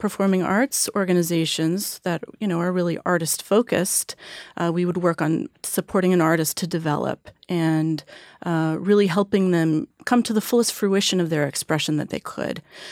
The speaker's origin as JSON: {"language": "English", "region": "California", "country": "United States", "lives_now": "New York, United States", "said": "and that's what brought me to New York. I'm from California, from the Bay Area."}